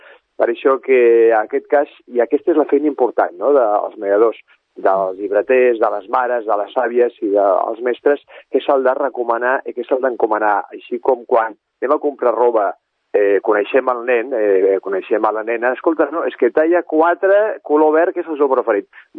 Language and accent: Catalan; Tarragona, Catalonia, Spain; aquí prop de casa nostra, que som de Tarragona.